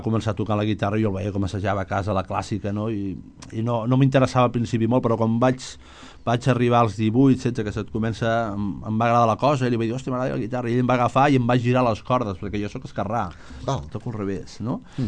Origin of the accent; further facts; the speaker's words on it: La Riba, Catalonia, Spain; jo sóc de la Riba